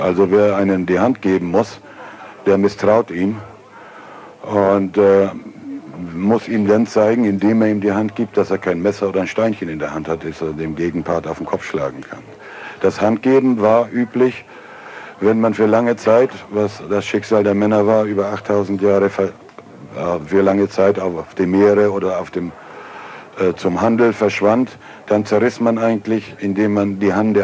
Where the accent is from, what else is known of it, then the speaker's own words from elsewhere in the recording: Frisia, Germany; Ich betrachte mich als Friese.